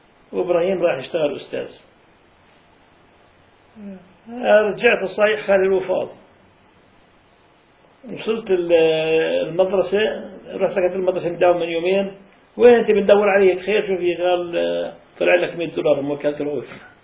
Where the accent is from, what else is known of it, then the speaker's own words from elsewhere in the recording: Palestine; عندنا في فلسطين